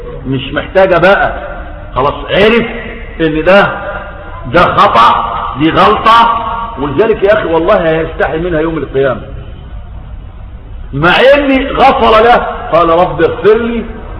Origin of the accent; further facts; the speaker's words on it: Egypt; ولم تقع ان راجل عندنا في مصر جوز بنته عندها 12 سنة